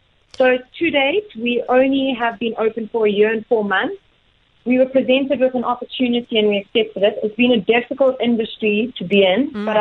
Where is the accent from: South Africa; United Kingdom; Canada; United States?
South Africa; Durban, KwaZulu-Natal; Originally, I'm from Durban